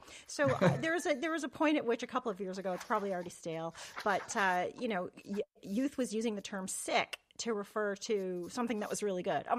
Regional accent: Canada; I'm from Canada.

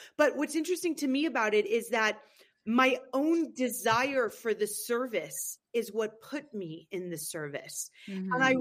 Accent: San Francisco, California, United States; moved away as an adult; also born or lived in Los Angeles / East Coast; now in Colorado, United States; I moved to Colorado 2 years ago. I was born and raised in California. I did my schooling mostly on the East Coast. So I kind of have roots in California. I was from San Francisco

